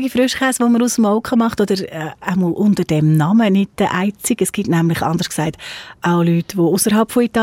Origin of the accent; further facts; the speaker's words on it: Switzerland; auch bei uns in der Schweiz.